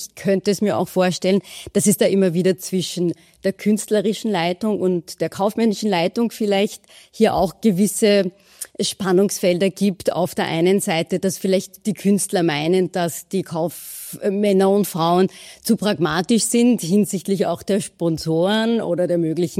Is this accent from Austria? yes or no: yes; Vienna, Austria; Als Wienerin bin ich auch sehr stolz auf die Wiener Festwochen